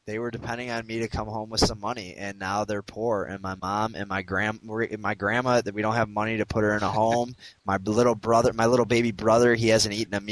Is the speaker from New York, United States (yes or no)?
no; Cleveland, Ohio, United States; I said I am from Cleveland. I read The Plain Dealer